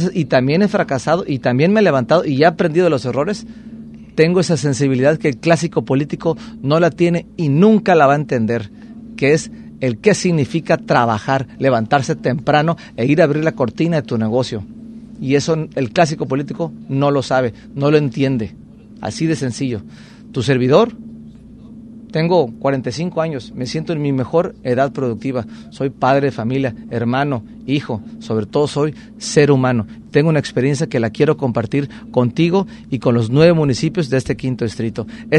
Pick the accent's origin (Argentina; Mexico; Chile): Mexico; Tomatlán, Jalisco; now in Puerto Vallarta, Mexico; Yo soy de aquí, de Puerto Vallarta, vallartense de corazón. Soy originario de Tomatlán, Jalisco, pero ya tengo más de 37 años aquí viviendo.